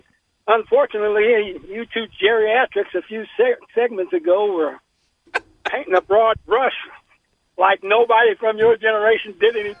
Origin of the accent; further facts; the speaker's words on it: Florida, United States; I'm from Florida. I'm from here.